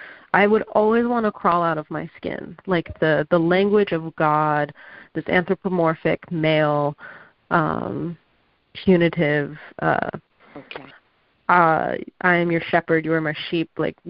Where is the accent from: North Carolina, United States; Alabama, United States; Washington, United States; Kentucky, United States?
North Carolina, United States; also born or lived in Los Angeles, United States; And I was born in Los Angeles, and but grew up in North Carolina.